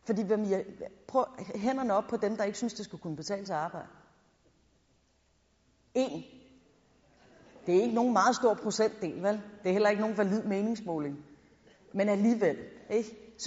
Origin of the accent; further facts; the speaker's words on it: Korsør, Zealand, Denmark; jeg er vokset op i Korsør, og Korsør i 80'erne, er kendetegnet ved ekstrem høj arbejdsløshed.